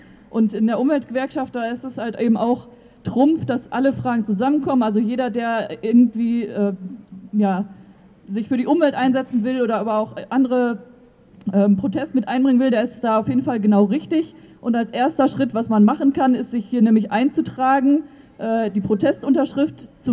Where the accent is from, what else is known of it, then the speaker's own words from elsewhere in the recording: Recklinghausen, North Rhine-Westphalia, Germany; ich komme aus Recklinghausen